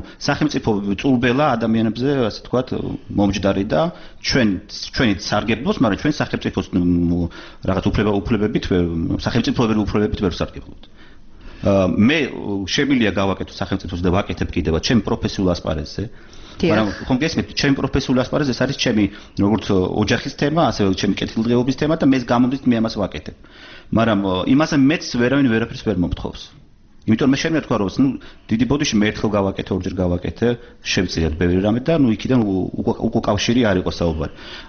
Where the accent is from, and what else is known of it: Tbilisi, Georgia; born or raised there